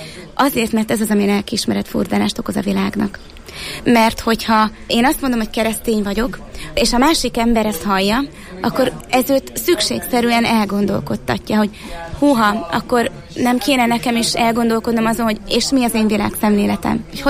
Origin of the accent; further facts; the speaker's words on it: Szombathely, Vas, Hungary; én szombathelyi vagyok